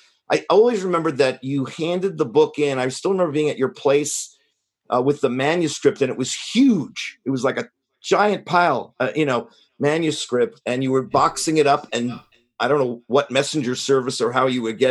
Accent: Queens, New York, United States; I grew up in Queens, and I grew up in Queens. I lived in a couple of different parts of it, but mainly Flushing, Kew Garden Hills near the World's Fair.

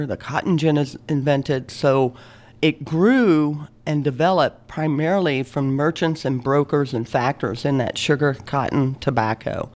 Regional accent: New Orleans, Louisiana, United States; First of all, I should tell you that I am from New Orleans, born and raised, and have never left, actually.

